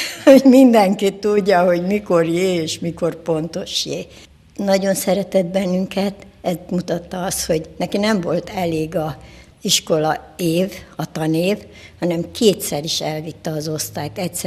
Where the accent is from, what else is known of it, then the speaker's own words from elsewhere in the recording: Szentendre, Pest, Hungary; Nem, én Szentendrei vagyok, de általában elég messze laktunk az iskolától